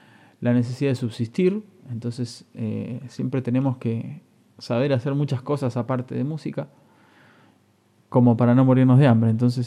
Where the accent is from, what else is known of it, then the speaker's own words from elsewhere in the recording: Buenos Aires, Argentina; moved away; por aquellos años donde yo me fui de Buenos Aires